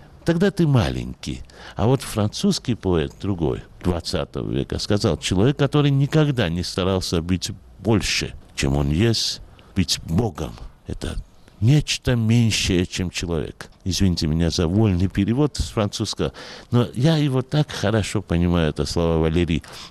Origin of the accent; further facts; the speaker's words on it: Georgia; Я очень горд, и мы вообще грузины очень горды